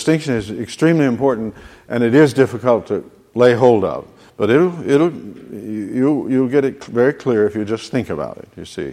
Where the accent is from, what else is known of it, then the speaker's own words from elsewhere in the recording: Midwest, United States; Like where I was raised in the Midwest, women could wear the most garish jewelry imaginable and be holy